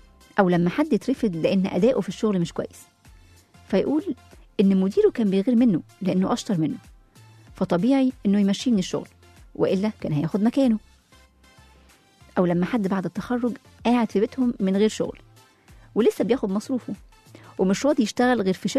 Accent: Egypt; وإحنا بقى كمصريين شاطرين قوي في الحتة دي.

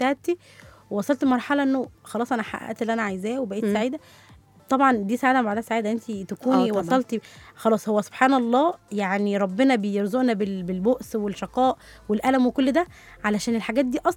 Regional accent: Egypt; احنا عندنا في مصر الثانوية العامة،

